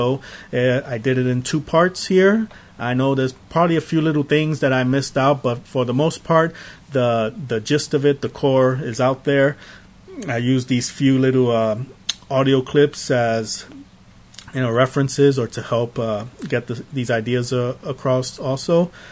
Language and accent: English; Bronx, New York, United States; like I know in where I grew up in the Bronx, that there were a lot of empty lots where just abandoned buildings and buildings that had been torn down